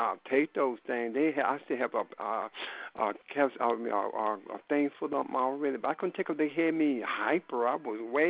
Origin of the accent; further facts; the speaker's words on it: Mississippi, United States; I'm from Mississippi. Oh, you right down in my area.